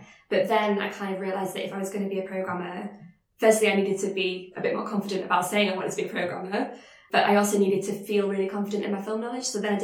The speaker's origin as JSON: {"language": "English", "region": "Yorkshire and the Humber", "country": "United Kingdom", "said": "I'm not from London originally, I'm from Yorkshire."}